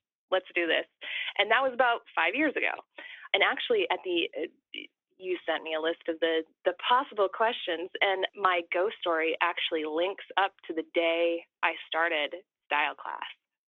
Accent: Midwest, United States; but I grew up in the Midwest, and that it's just not a career path there.

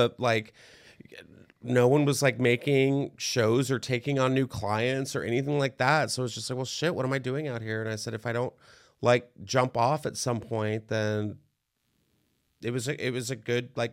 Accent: Texas, United States; I think I talked about like growing up in Texas and watching Spanish soap operas.

